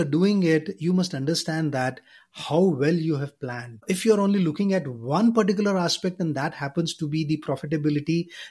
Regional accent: India; because I'm from India.

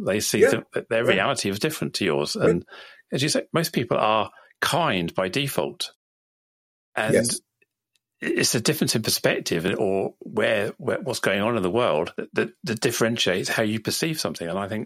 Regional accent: United Kingdom; As a Brit, most Brits I know can't understand why anyone would vote in the way they did.

